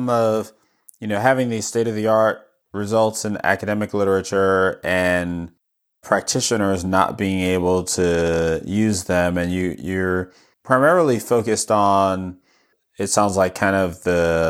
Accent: Maine, United States; I'm from Maine.

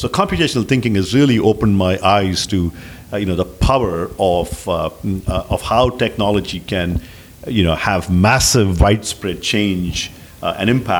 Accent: India; Growing up in India, we spent a lot of time on technical skills and math and science and so on.

